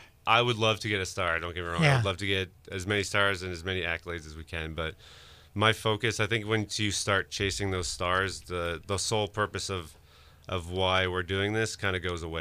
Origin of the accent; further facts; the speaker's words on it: New Hampshire, United States; now in Boston, United States; I'm from New Hampshire originally. So I think there's a huge nature part of that growing up in rural New Hampshire, lived 10 minutes away from Vermont, which is, the green state.